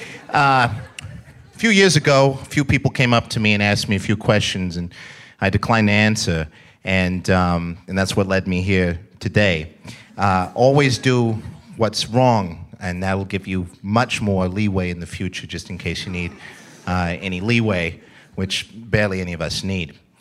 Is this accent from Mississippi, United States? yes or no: no; New York City, New York, United States; I come from New York. I don't know if you guys any from New York or whatever.